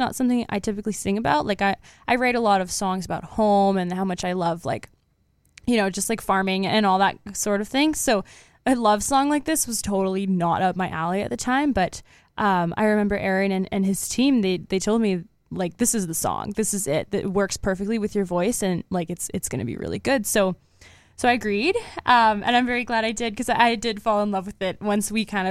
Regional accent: Tangent, Oregon, United States; I also just played a show around my hometown in Tangent.

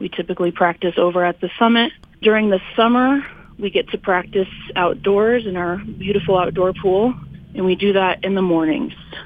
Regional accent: Fort Collins, Colorado, United States; I am actually from Fort Collins, Colorado. I came up to South Dakota to swim at USD

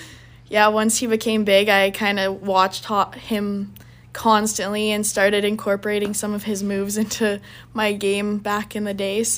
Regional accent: Saskatoon, Saskatchewan, Canada; growing up in Saskatoon

